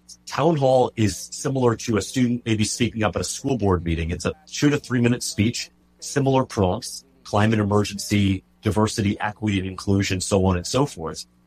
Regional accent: Fort Lauderdale, Florida, United States; not too far from where I grew up in Fort Lauderdale

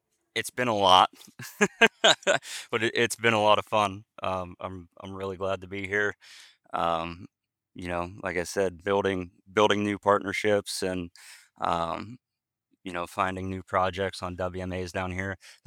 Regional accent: Pennsylvania, United States; so yeah, I'm from North Central Pennsylvania. Went to Penn State

